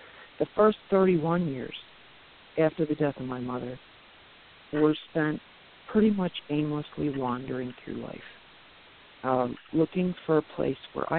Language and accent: English; Pennsylvania, United States; born there; I was born in Pennsylvania, and I was born to two college-educated people.